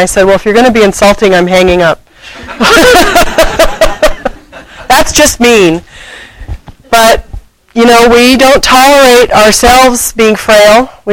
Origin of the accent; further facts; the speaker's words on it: San Diego, California, United States; But I'm from San Diego. How can I be part of your community?